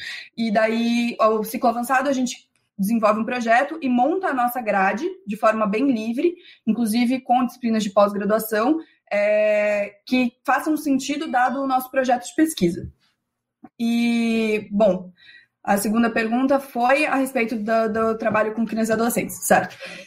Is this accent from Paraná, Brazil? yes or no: no; Mato Grosso do Sul, Brazil; born there; Ponta Porã, que é uma cidade do meu estado natal, de Mato Grosso do Sul, na fronteira com o Paraguai.